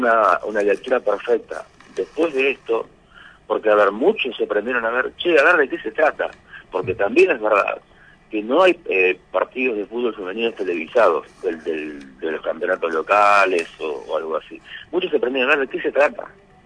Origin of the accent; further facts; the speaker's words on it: Argentina; Pero somos argentinos